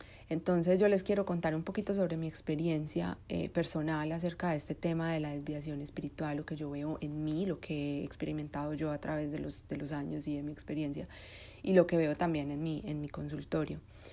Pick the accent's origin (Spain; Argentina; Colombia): Colombia; born there; yo nací en Colombia y mis papás siempre fueron unas personas que no estaban muy ligadas a la religión